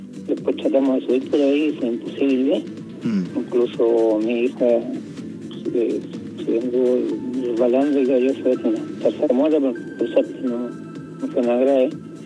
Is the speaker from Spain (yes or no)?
no; La Cruz, Valparaíso, Chile; No, somos de La Cruz.